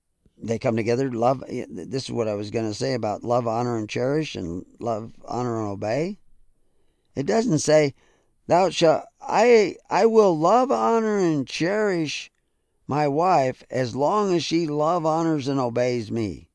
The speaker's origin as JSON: {"language": "English", "region": "the South", "country": "United States", "tie": "born or raised there", "said": "I grew up in the South. My parents were from the North, but I grew up in the South."}